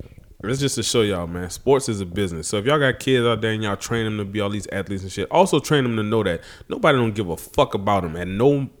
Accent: Louisiana, United States; And I know that because I'm from Louisiana.

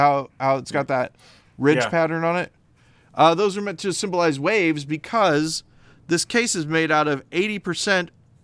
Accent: Seattle, Washington, United States; More people than live in my hometown. How big is Seattle?

